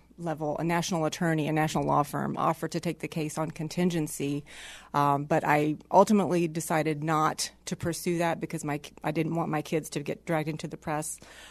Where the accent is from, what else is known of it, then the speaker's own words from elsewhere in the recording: Texas, United States; Well, started out up in, born and raised in Texas. I got my teaching certificate up in New Jersey.